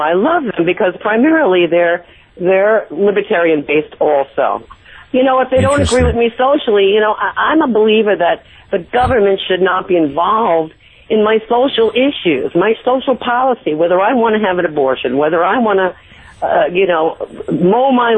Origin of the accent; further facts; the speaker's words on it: New York, United States; now in North Carolina, United States; I'm from New York originally.